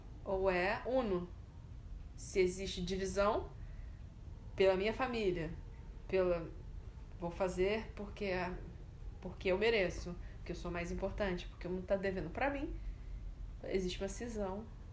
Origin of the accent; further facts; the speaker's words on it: Minas Gerais, Brazil; Eu sou mineira, não vou tentar.